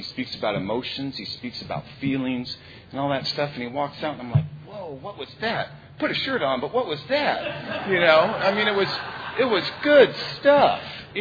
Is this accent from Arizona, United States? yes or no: yes; Glendale, Arizona, United States; I am from Glendale, Arizona